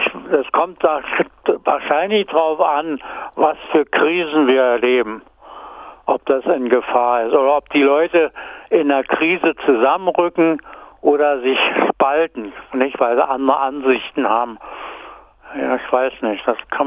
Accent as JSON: {"language": "German", "country": "Germany", "moved": "yes", "lives_now": "Australia", "said": "Wir hatten nie Schwierigkeiten als Deutsche hier in Australien."}